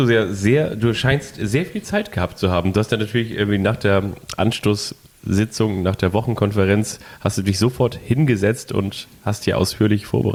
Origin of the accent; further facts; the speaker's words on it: Lagos, Nigeria; Ich komme aus Nigeria. Ganz genau wurde ich 1974 in Lagos geboren.